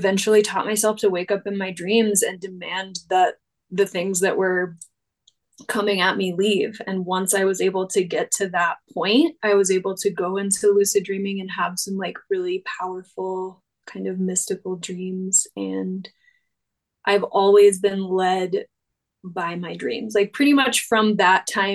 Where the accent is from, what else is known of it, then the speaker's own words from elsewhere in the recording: the South, United States; And I grew up in the South. I grew up within a generally Christian household